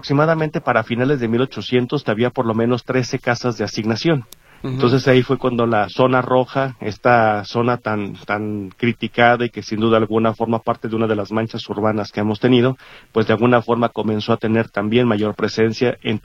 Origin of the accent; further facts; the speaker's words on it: Guadalajara, Jalisco, Mexico; Gracias a esa prohibición es que somos tapatíos y no somos molineros o molinenses como la tradición hubiera marcado